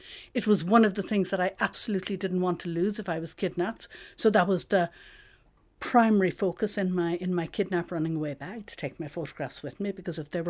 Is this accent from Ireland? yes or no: yes; Bandon, Munster, Ireland; Well, I was born in Bandon in West Cork. And Bandon was a lovely little town. We were about a mile outside the town. I went to school there. All my family and friends and relations were in that area. So it was a nice place to grow up in.